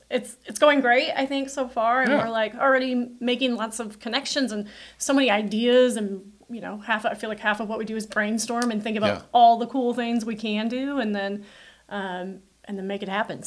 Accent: Indiana, United States; I'm originally from Indiana, and there was like a lot of social justice kind of stuff in my childhood.

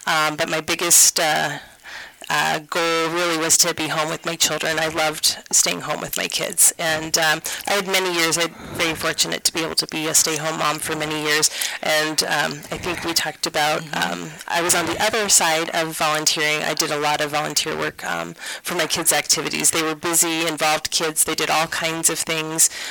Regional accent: Littleton, Colorado, United States; also born or lived in Guam; moved to Littleton, and my dad was a career Martin Marietta guy. And he worked in aerospace engineering, and I grew up in Littleton.

